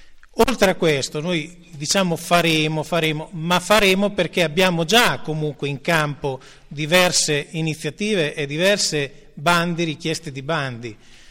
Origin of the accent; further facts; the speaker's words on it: Perticara, Emilia-Romagna, Italy; io che sono di Perticara